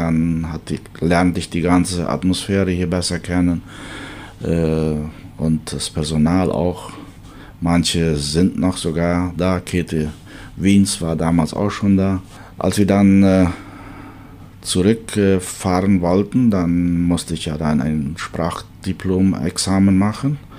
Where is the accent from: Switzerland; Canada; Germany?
Canada; Als Kanadier brauchten wir damals da nicht eine große Summe zahlen